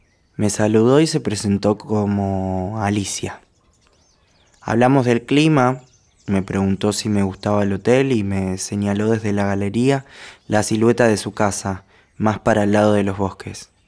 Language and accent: Spanish; Avellaneda, Buenos Aires Province, Argentina; now in Buenos Aires, Argentina; Sí, soy de Avellaneda en realidad, pero me mudé para estudiar cuando terminé el colegio y no volví más.